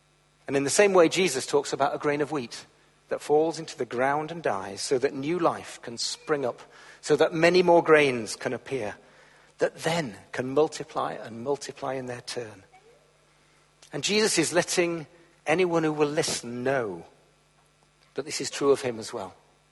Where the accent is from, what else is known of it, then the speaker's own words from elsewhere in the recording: United Kingdom; We all know the answers, don't we? We're British.